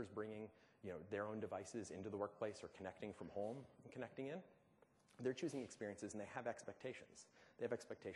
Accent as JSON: {"language": "English", "country": "United States", "accent": "American", "said": "In that case, I can only assume it's because you love my American accent."}